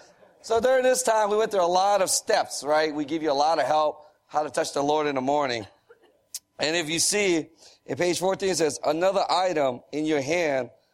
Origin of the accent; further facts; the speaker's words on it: Newington, Connecticut, United States; I am from Newington, Connecticut, and we drove all day and all night to get here.